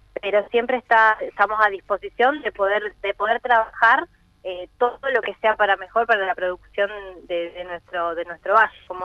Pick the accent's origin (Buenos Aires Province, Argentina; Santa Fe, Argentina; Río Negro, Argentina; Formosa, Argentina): Río Negro, Argentina; Cervantes; Sí, yo soy de Cervantes